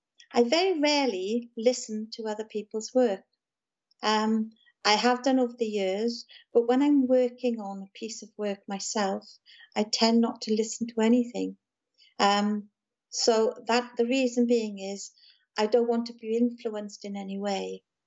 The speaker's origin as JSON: {"language": "English", "region": "Wales", "country": "United Kingdom", "accent": "South Welsh", "lives_now": "Somerset, United Kingdom", "said": "My accent is from South Wales. So if you know … I'm sure many people do around the world, I come from not far where … came from. Now I'm living in Somerset"}